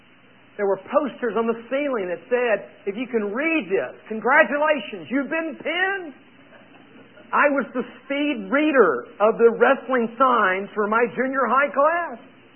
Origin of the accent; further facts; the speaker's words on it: North Carolina, United States; I grew up in North Carolina.